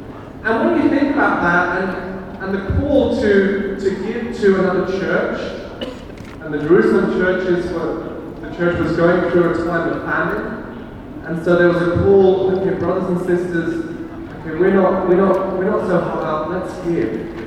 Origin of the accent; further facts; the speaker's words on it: Afghanistan; now in Melbourne, Australia; I moved from Afghanistan to Melbourne. I felt like a refugee.